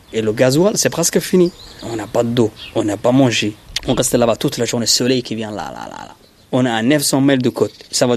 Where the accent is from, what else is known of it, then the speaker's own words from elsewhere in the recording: Brittany, France; Moi, ma vie, c'est en Bretagne, moi, je suis breton, moi.